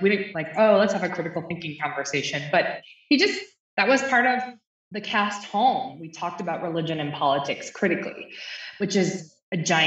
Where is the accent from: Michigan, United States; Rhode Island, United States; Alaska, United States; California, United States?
Michigan, United States; also born or lived in New York City; I came from Michigan. I'm a Midwest girl at heart, ran away to the city, found myself, loved New York City dearly. And now in my life, find myself really appreciating the agrarian nature of Central PA